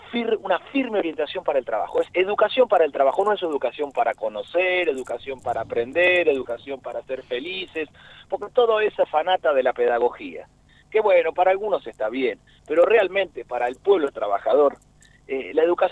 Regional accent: Argentina; soy un argentino que se gana el pan en la metalurgia

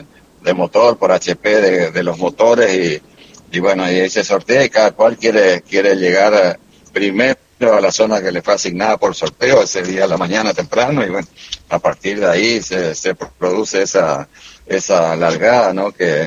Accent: Goya, Corrientes, Argentina; accent: Corrientes; Sí, se nota por la tonada correntina, ¿no?

